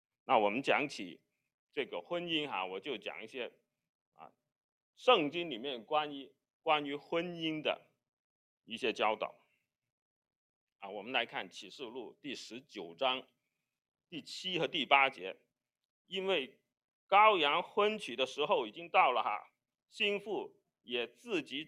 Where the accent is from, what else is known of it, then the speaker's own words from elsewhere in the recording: China; 我们中国人的姑娘嫁谁啊？嫁书生。